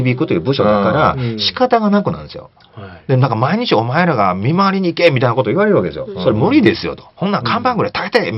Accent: Nishinomiya, Hyogo, Japan; 子供の頃西宮で育った俺たちは相当恵まれてたよね

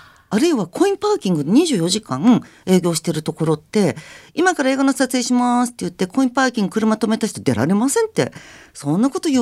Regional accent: United States; 実は私アメリカ育ちでもあって

